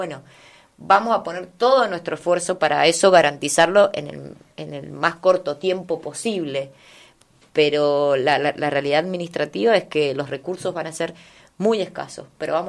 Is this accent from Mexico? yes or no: no; Mendoza, Argentina; Soy de acá, soy de las Tortugas, con Martín siempre hablamos de eso, mi corazón siempre está acá. Conozco mucho este lugar, este barrio y los barrios aledaños.